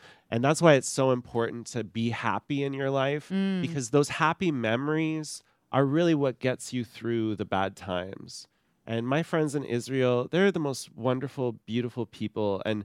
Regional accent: Vancouver, British Columbia, Canada; I was raised in Vancouver.

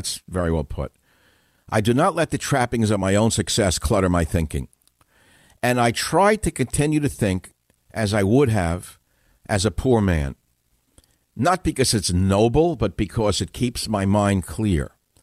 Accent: United States; although I grew up in America in a lower middle class home, I wouldn't say poor because we weren't impoverished, but we were, I would say, at the lower end of the lower middle class immigrant family.

